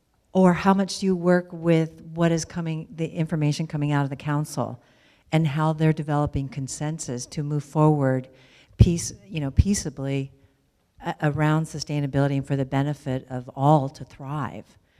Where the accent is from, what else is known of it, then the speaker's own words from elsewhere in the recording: Los Angeles, California, United States; I'm actually from Los Angeles, and I work in the arts and culture sector.